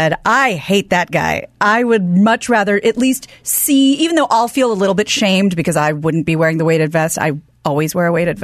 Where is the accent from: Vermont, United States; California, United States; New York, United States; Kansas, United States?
Kansas, United States; It's different because I'm from Kansas, and it's just a different kind of Midwest.